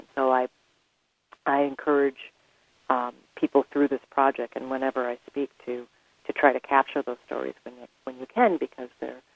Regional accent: Minnesota, United States; also born or lived in Birmingham, Alabama; I was raised in Minnesota. My mother's side of the family is from Minnesota. My father's side of the family is from Birmingham, Alabama. And I spent my childhood going back and forth between those two cities.

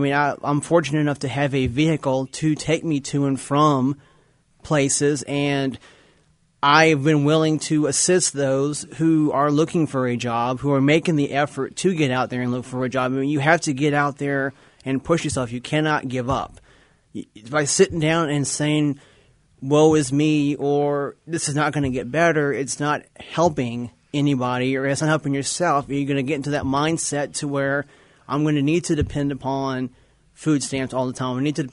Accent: Louisiana, United States; now in Cedar Rapids, United States; Actually, I am from Louisiana, and difference with family members, I was kicked out the house.

